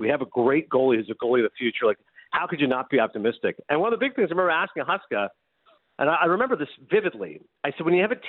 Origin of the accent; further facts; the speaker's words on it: Toronto, Ontario, Canada; born there; And I was born in Toronto. Toronto's a world-class city